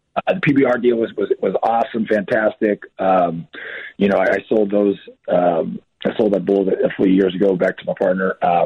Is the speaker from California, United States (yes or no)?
yes; Santa Clara, California, United States; It was back in my hometown of Santa Clara, you know, Santa Clara County